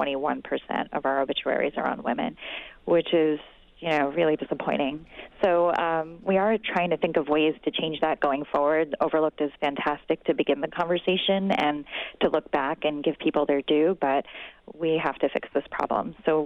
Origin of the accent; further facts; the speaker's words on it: the South, United States; And, you know, I'm from the South where you always say, you know, give them their flowers while they're alive.